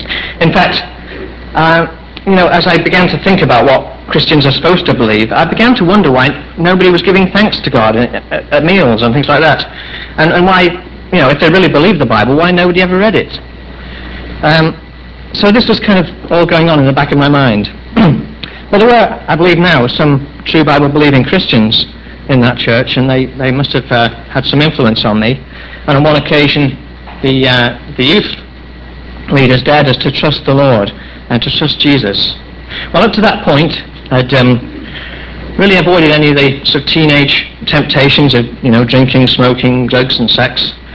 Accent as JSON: {"language": "English", "town": "Helsby", "region": "North West England", "country": "United Kingdom", "tie": "born there", "said": "I was born in Helsby, in Cheshire, in England. It's a small town of about 4,000 people."}